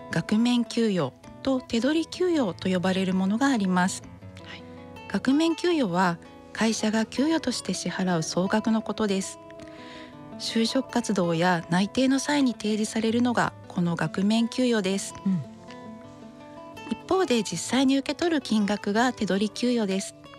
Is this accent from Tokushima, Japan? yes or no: yes; Tokushima, Japan; 私の出身は徳島県で、大学卒業まで住んでいました。